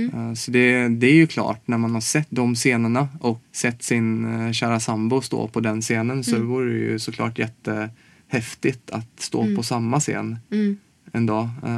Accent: Småland, Sweden; vi åker ner till Småland ibland och hänger där jag kommer ifrån.

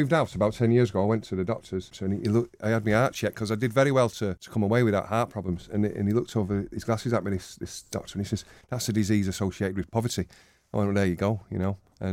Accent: Denton, North West England, United Kingdom; born there; I was born in Denton, 1965, I'm 53. My dad is Irish, Frank, from County Cavan in Ireland. My mum was English

